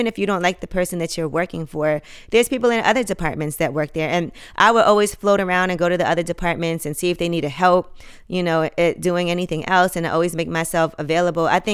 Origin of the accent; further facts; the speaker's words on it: Brooklyn, New York, United States; Like, I mean, I grew up in Brooklyn, and so I ended up knowing a lot of people.